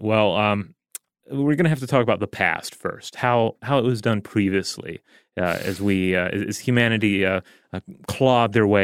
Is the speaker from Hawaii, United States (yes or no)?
yes; Hawaii, United States; We have some great coffee in my home state. Let's see about getting some of that into orbit.